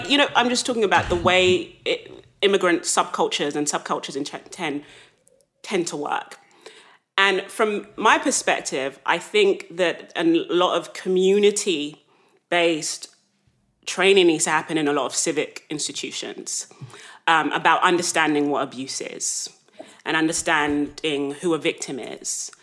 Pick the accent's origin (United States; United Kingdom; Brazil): United Kingdom; London; I grew up in South London was predominantly made up of West African and West Indian immigrants